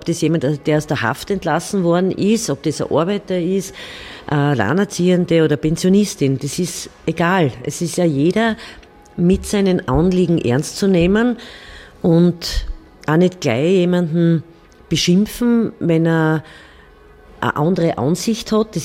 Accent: Graz, Styria, Austria; Meine Heimat, ja.

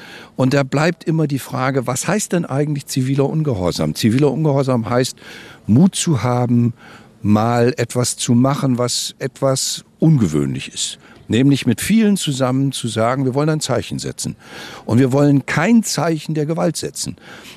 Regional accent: Erfurt, Thuringia, Germany; dass wir als Erfurter selber wissen

